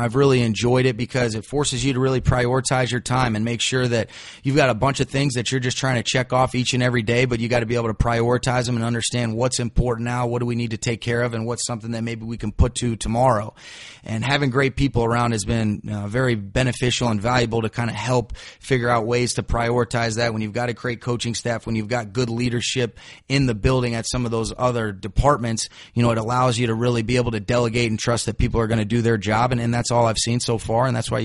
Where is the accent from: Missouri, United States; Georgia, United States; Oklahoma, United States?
Georgia, United States; Atlanta; now in Los Angeles, United States; when I was really growing up in Atlanta, they were actually in the same division as the 49ers.